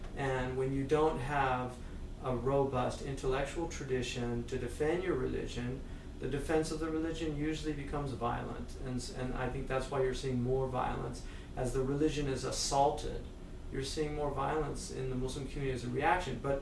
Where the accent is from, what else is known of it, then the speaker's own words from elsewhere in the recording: United States; Even as an American, I never felt like because I was an American they would hate me.